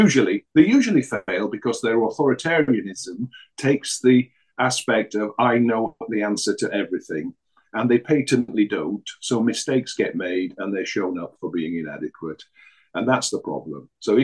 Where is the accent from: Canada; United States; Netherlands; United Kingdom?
United Kingdom; Yorkshire and the Humber; because I'm a Yorkshireman and, you know, we don't like that.